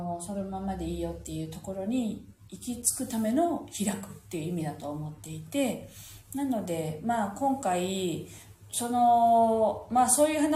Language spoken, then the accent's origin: Japanese; Okinawa, Japan; 私たちは沖縄県民だから、そういうことを、よく聞いたことがあって